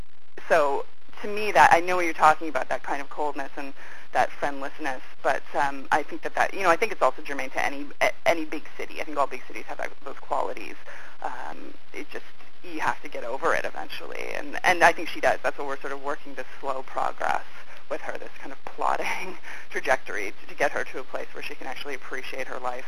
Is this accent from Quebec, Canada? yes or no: no; Vancouver, British Columbia, Canada; But growing up in Vancouver and in BC in the 70s, I met a lot of people who did have these really unusual childhoods